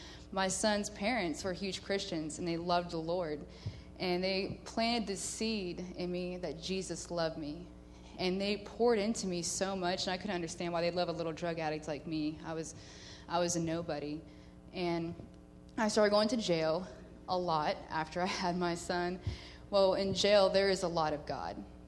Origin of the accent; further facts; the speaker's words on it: El Dorado, Kansas, United States; Well, I'm from El Dorado, Kansas, and 25 years old.